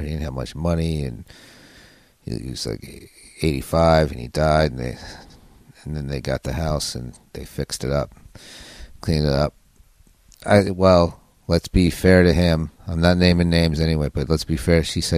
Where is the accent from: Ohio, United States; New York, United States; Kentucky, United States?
New York, United States; New York City; She just she's like assumed that we were Democrats because we're from New York City